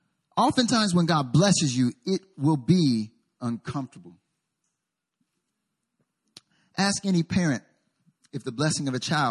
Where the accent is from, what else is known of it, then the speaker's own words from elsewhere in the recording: the South, United States; For me, I'm from the South. And so I have a South United States.